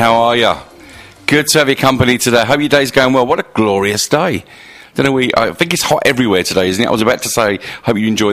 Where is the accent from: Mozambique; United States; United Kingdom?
United Kingdom; You know, we're British, aren't we?